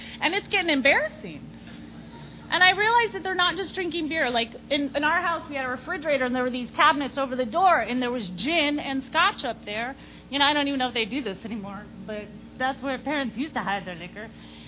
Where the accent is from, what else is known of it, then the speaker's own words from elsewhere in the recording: Clearwater, Florida, United States; also born or lived in St. Petersburg; I grew up in St. Pete. I grew up in Clearwater, Florida.